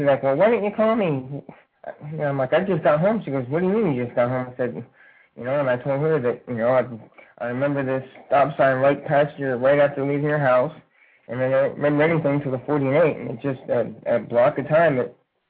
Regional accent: Midwest, United States; I was brought up in the Midwest, brought up in a family, brought up to believe in God and Catholic

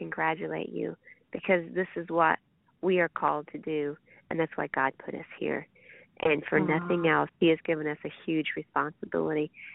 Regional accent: Indiana, United States; Okay. Well, I'm from Indiana, of course

